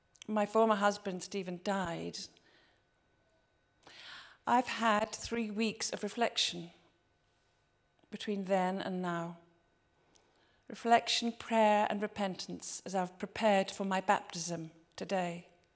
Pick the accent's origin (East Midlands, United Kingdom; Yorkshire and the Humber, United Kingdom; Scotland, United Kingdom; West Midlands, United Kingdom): West Midlands, United Kingdom; born there; living in Cambridge for 24 years. Having moved house over 16 times in my life, it was great to be back in Gloucestershire, near to where I was born. I was born in Herefordshire.